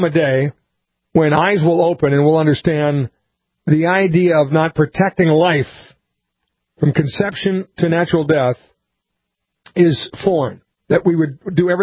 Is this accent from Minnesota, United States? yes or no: yes; Montevideo, Minnesota, United States; He was from Granite Falls. I was from Montevideo.